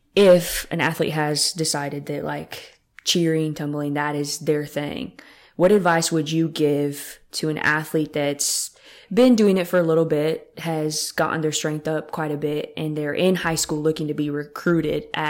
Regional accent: Washington, United States; I'm from Washington.

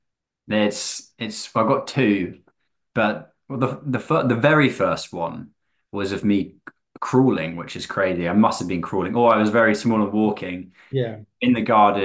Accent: South West England, United Kingdom; I grew up in Wiltshire, the youngest of five kids.

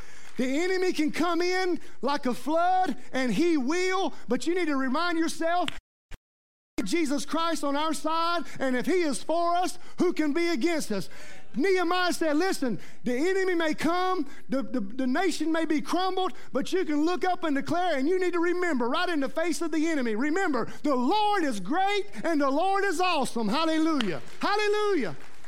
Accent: United States; born there; Just by God's providence, I was born in the United States.

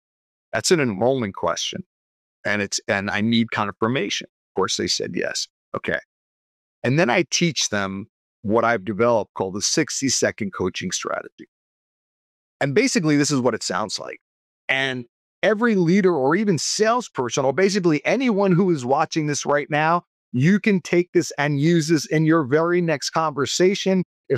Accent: New York, United States; Now, guys, I'm from New York. I speak fast.

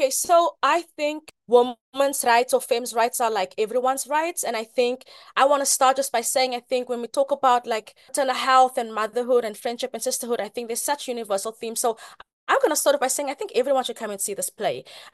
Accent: Cape Town, Western Cape, South Africa; moved away as an adult; now in New York, United States; I am an immigrant from South Africa. I grew up in Cape Town, and I've only lived in Harlem, and I've been in, New York for, over a decade.

